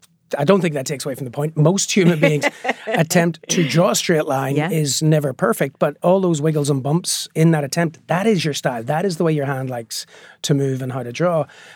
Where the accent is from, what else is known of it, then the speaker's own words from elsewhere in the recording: Northern Ireland, United Kingdom; growing up in Northern Ireland, we used to joke that we were bilingual because we could speak both Catholic and Protestant.